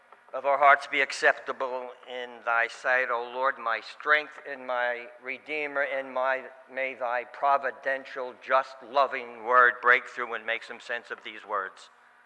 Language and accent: English; Bronx, New York, United States; And you know, I'm a Calvinist from the Bronx, so I'm not going to pass those up.